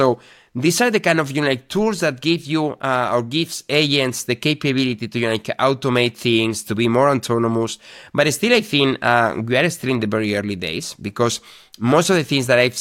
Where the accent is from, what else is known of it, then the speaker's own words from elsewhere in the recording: Spain; English is a second language; I'm from Spain, so I'm traveling with Iberia.